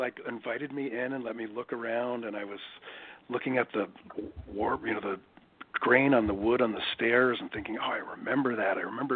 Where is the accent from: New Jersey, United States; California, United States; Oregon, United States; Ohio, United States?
New Jersey, United States; Cedar Grove; born there; Born in New Jersey many, many, many years ago. A little town called Cedar Grove, a little post-World War II neighborhood where all the houses were built from the same blueprints.